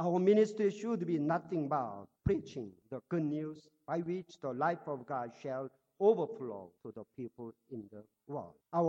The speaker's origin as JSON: {"language": "English", "town": "Yichang", "region": "Hubei", "country": "China", "tie": "born or raised there", "said": "I was born in 1952, and then I was born again in 1968 at one church of Nazareth in my hometown, Yichang."}